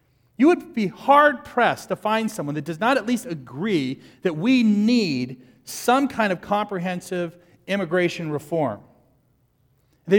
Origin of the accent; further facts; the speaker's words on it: United States; born there; any more than I can help that I was born in America.